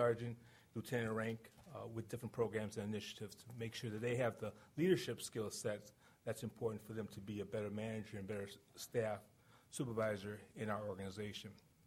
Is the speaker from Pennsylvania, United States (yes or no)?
no; Detroit, Michigan, United States; It goes all the way back from growing up in Detroit, Michigan, many, many years ago.